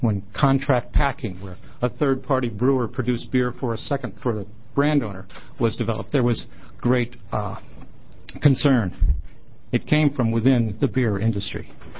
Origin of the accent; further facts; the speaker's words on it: Connecticut, United States; And I'm here today from Connecticut. I'm happy to be in your fine state. I have to say I'm from the state that just produced the national champion women's basketball team.